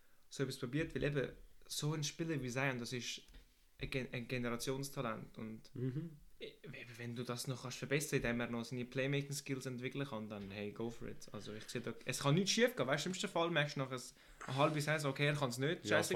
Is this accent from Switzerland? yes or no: yes; Switzerland; Ja, wir sind Schweizer Podcast-Moderator.